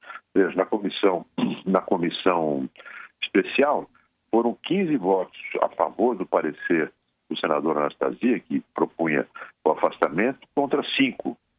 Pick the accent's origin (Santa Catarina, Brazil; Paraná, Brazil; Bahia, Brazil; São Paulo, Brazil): São Paulo, Brazil; São José do Rio Preto; Aqui em São José do Rio Preto, que é minha terra natal.